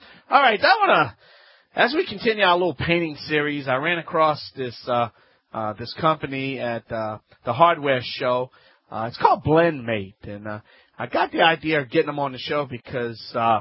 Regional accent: Louisiana, United States; here … America's self-proclaimed home improvement expert

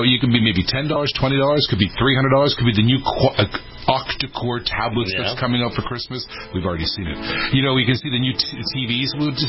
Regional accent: Canada; now in United States; I came from Canada. So I was born in Canada. Then I moved down here. I emigrated and became an American taxpayer, and I love it down here.

